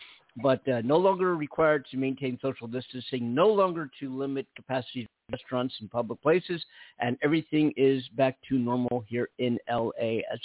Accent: Philadelphia, Pennsylvania, United States; born or raised there; now in California, United States

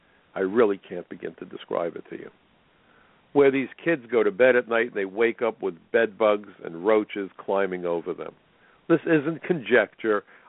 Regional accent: United States; I'm an American, so I'm entitled to mine.

